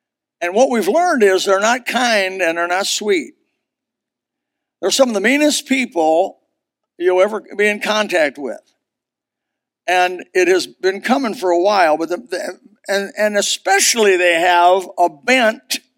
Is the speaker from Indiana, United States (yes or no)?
yes; Elkhart, Indiana, United States; In my hometown, Elkhart, Indiana, there was a beautiful